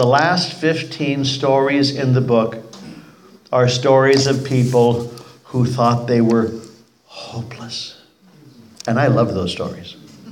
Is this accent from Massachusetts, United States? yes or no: no; San Jose, California, United States; I grew up in San Jose, California. I remember orchards.